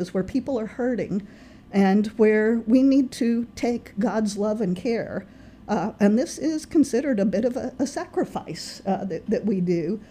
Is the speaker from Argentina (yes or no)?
no; Texas, United States; I'm from Texas, and that's not exactly Yankee territory